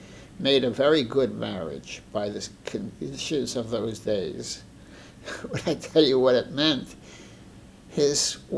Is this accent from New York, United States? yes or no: yes; New York City, New York, United States; born there; I was born on March 19th, 1930, in New York City. And my parents both came to the United States shortly after the First World War, separately.